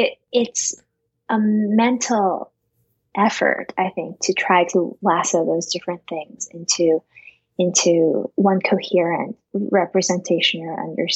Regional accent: Colorado, United States; growing up in Colorado, where you could say that we're often in a drought

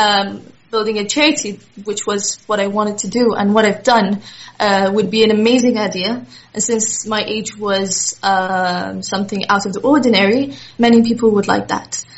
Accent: Qatar; also born or lived in Egypt; Well, basically … I'm Qatarian Egyptian. I'm from the Qatarian royal family. Since I was about 4 years old, I've been doing a lot of charity work around many provinces in Egypt.

